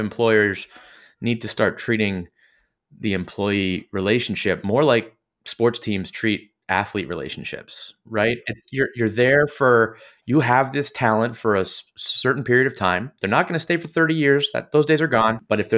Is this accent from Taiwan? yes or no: no; Canada; I'm a Canadian, so hockey's my thing.